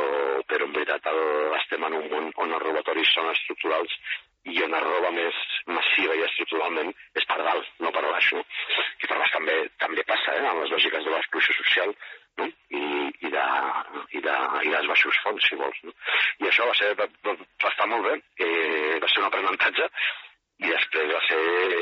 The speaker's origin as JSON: {"language": "Catalan", "town": "Barcelona", "region": "Catalonia", "country": "Spain", "said": "com els que som de Barcelona ho coneixem més"}